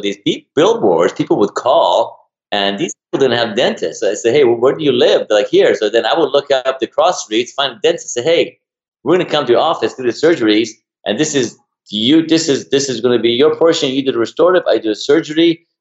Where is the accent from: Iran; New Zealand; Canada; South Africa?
Iran; now in United States; when I moved to the States from Iran in 84, you know, I was so fear of speaking in front of people and I would just break, shut down.